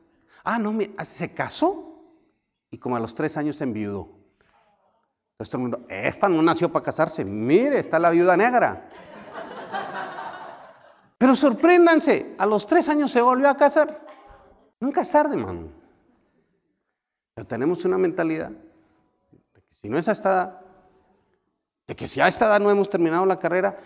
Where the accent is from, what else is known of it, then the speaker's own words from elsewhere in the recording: Colombia; Yo como colombiano sé lo que es un estigma de llegar a un aeropuerto y por solo ser colombiano, hágase de este lado.